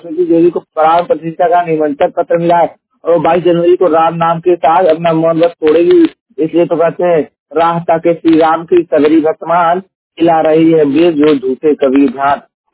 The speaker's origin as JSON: {"language": "Hindi", "region": "Uttar Pradesh", "country": "India", "said": "और मैं उत्तर प्रदेश के जनपद जिले का निवासी हूँ"}